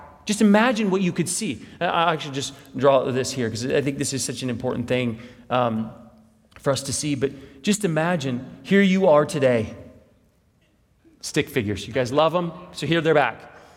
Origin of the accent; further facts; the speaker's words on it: College Hill, United States; I grew up in College Hill, and I learned how to drive a manual in College Hill